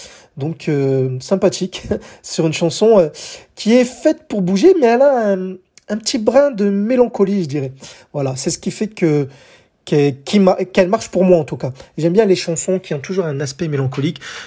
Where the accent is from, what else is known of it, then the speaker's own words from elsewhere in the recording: France; de nos jours, en 2020, chez nous en France, nous avons un top 200.